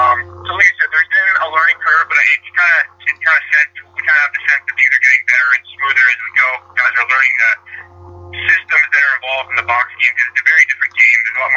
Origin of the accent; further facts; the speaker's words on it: Ontario, Canada; now in United States; I'm from Ontario, and I got into the field lacrosse team down here